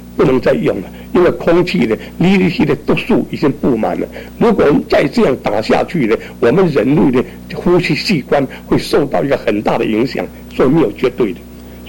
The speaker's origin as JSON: {"language": "Chinese", "country": "China", "said": "那么你看今天的不真实，好像我们中国人所谓礼义之邦，什么叫礼义之邦？"}